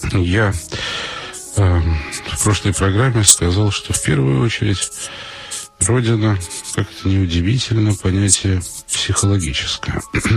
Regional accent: Crimea, Ukraine; now in Russia; Вырос в Крыму, который в 1991 году Россия просто бросила вместе со всеми военными полигонами и со всеми проживающими там патриотически по отношению к России настроенными людьми. Теперь живу в одном из городов Крайнего Севера

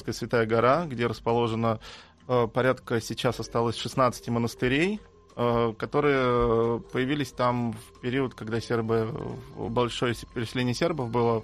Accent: Russia; Мы просто сказали, что мы из России.

